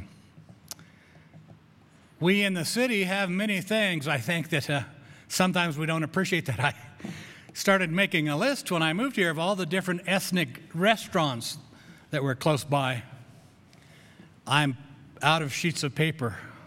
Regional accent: Grand Junction, Colorado, United States; You know, I grew up in Grand Junction more than anywhere else, but I have traveled around

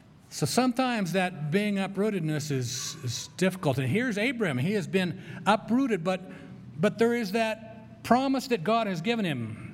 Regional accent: Colorado, United States; I grew up on the Western Slope, and there are cactuses and yucca plants and sand and lots of terrain to go out and ride your motorcycle on or do whatever you wanted to do.

